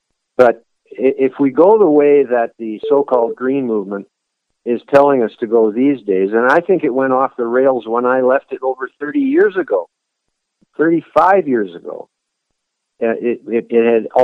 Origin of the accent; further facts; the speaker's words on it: Canada; as you know, I'm Canadian, and I'm living in a similar situation now to the United States.